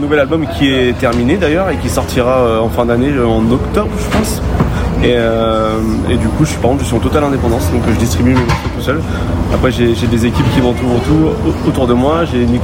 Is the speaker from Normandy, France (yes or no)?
yes; L'Aigle, Normandy, France; Moi je suis de L'Aigle dans l'Orne, donc je suis pas très loin.